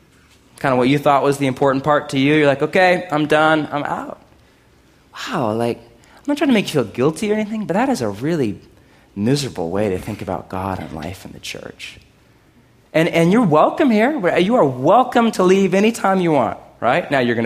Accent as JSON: {"language": "English", "country": "United States", "said": "Like, I'm American. You know what that means? Lots of things."}